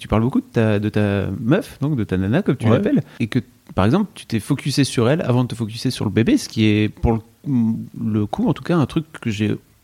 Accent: Lille, Hauts-de-France, France; Moi, je suis Lillois

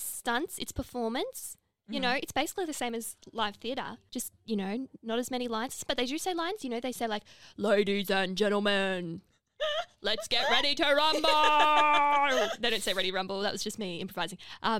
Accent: Gold Coast, Queensland, Australia; I'm from the Gold Coast.

